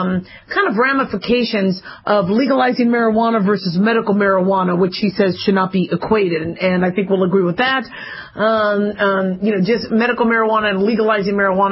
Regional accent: Arizona, United States; also born or lived in Las Vegas; Now, I grew up in Arizona and I grew up in Vegas, so scorpions, really don't seem to scare me that much

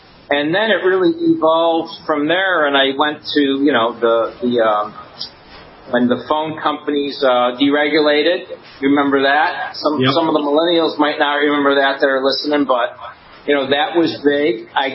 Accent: Buffalo, New York, United States; Yeah, I mean, I grew up in Buffalo, New York, and always, you know, had a passion for sales.

